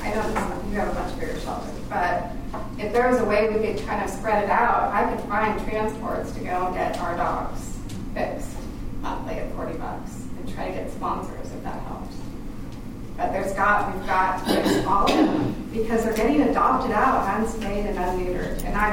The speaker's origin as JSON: {"language": "English", "region": "California", "country": "United States", "said": "So I am from the Bay Area"}